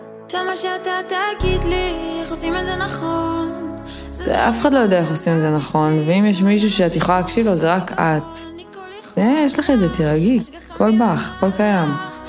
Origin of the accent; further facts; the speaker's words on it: Jaffa, Tel Aviv District, Israel; אני יוצרת וזמרת וכותבת, אני בת 25, אני מיפו. תראה, יפו הייתה מאוד מאוד שונה כשאני גדלתי שם